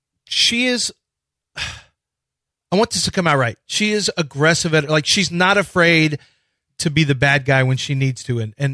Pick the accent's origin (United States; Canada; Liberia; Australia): United States; Houston, Texas; that I'm from Houston